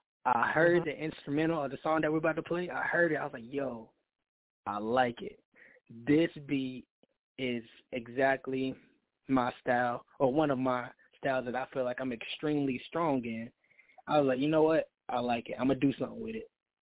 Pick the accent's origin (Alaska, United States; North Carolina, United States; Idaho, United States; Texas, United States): North Carolina, United States; Dallas; I am from Dallas, North Carolina, born and raised.